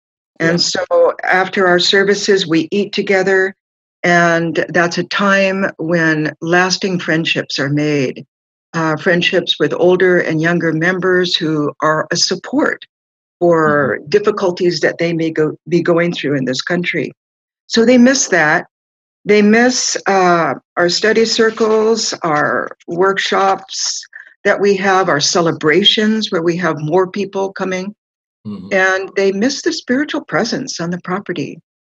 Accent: California, United States; now in Dallas, United States; I'm from Southern California, where it's mostly Western.

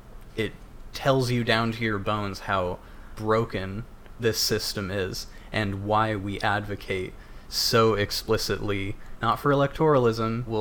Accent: Boise, Idaho, United States; Yeah, some of them were spotted in my hometown.

